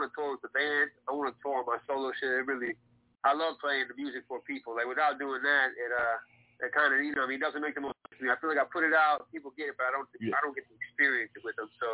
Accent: Gary, Indiana, United States; also born or lived in Toledo / Chicago / Michigan City; I'm from Toledo, man, so, like, I was born in Toledo, moved to Gary, Indiana when I was, like, 9. I've been bouncing around, like, Chicago, Gary, Michigan City, Indiana.

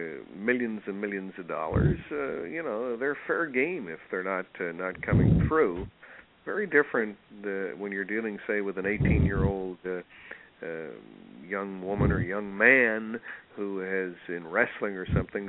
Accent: Canada; I'm talking we as Canadian citizens.

